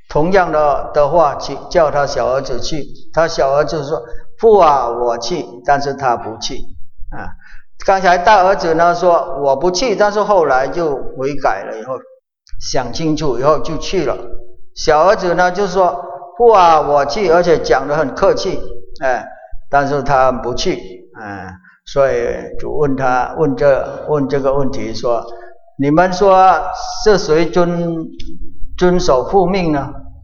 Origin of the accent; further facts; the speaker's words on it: China; 我们中国人好像很少用这句话